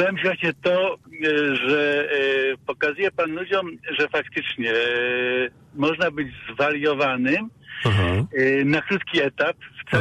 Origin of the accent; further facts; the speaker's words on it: Kraków, Lesser Poland, Poland; now in Poznań, Poland; a teraz mieszkam w Poznaniu, ale ja jestem Krakus.